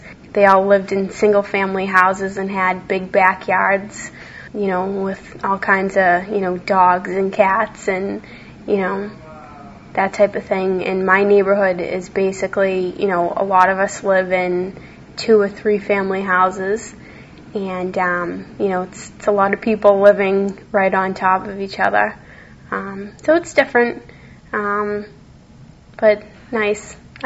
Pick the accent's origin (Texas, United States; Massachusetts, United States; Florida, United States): Massachusetts, United States; Boston; I was born and raised in Dorchester. Technically, I was born in Quincy, but I've lived my entire life in Dorchester. I haven't spent any time outside of the Boston area.